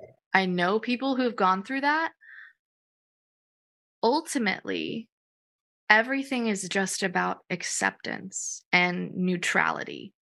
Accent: Arizona, United States; But, you know, I grew up in Arizona, so yeah, go Cardinals.

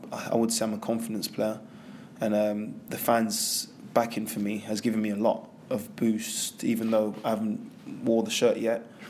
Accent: London, United Kingdom; I'm from London. I'm from a great city.

